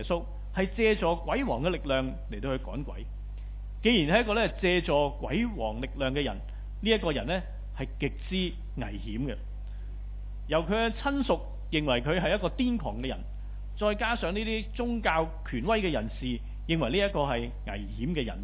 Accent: Guangdong, China; 就是用我们广东人一句俗语来说，鬼打鬼。

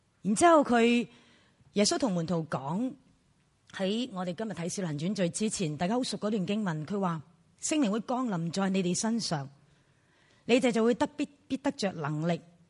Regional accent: Chaozhou, Guangdong, China; 譬如我是潮州人，咁我应该识潮州话

